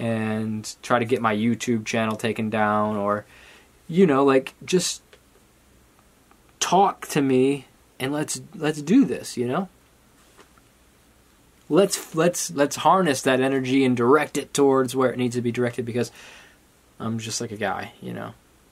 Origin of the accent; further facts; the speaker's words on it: United States; I'm a dude from America.